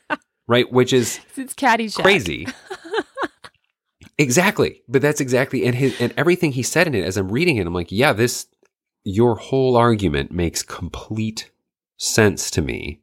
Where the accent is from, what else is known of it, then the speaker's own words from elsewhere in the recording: Michigan, United States; I grew up in the North Woods of Michigan. So people, it was hunting, like that's what you did.